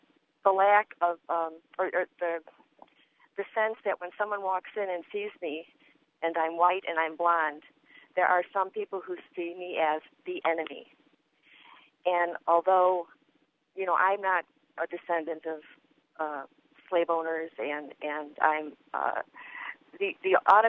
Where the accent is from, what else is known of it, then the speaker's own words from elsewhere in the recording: Chicago, Illinois, United States; I grew up in Chicago. My seven brothers, five became rich accountants, but two became cops.